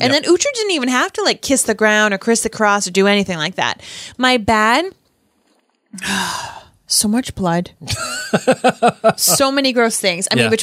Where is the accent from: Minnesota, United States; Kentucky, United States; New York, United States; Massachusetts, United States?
Massachusetts, United States; Boston; I'm from Boston.